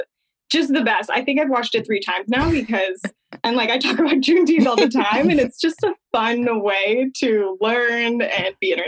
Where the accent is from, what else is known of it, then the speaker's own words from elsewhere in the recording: Georgia, United States; born there; also born or lived in Spain / Japan / Hawaii; I grew up in a military family. So I was born in Georgia. And we moved around the South for a little bit, and then we went to Spain, Japan, and Hawaii.